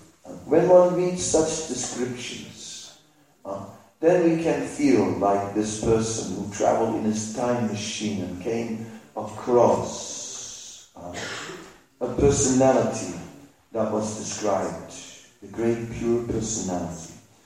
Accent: Vrindavan, Uttar Pradesh, India; I came from Vrindavan, and after that I could not choose any place.

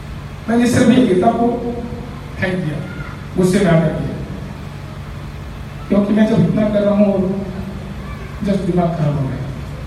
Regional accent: Rajasthan, India; मैं, हम लोग मारवाड़ी हैं और मारवाड़ियों में नॉर्मली भाषा होती है कि पटक से

